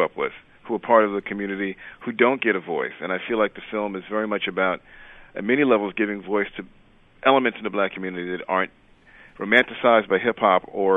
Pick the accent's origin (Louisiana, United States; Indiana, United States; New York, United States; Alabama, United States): New York, United States; New York City; we grew up in the Tilden Projects and then in Brownsville, and then we lived in a home in East New York for a while, for many years.